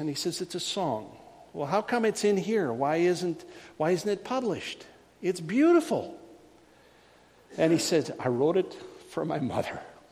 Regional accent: Canada; I'm Irish. No, I'm Canadian.

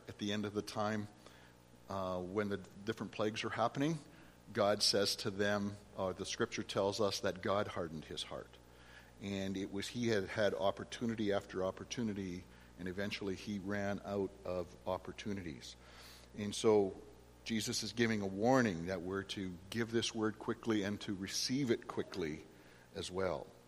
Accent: Saskatchewan, Canada; I know growing up in Saskatchewan, especially when I was younger

